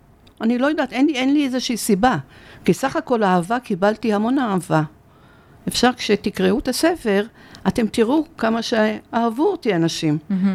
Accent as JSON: {"language": "Hebrew", "town": "Jerusalem", "region": "Jerusalem District", "country": "Israel", "tie": "born or raised there", "also_born_or_lived": "Morocco", "said": "שכונת מוסררה, שאני עדיין גרה בה. עדיין מתגוררת באותה בית שבו הגעתי מארץ מולדתי, הולדתי בעצם, לא מולדתי, הולדתי, כי יצא אחרי 3 חודשים עלינו ארצה."}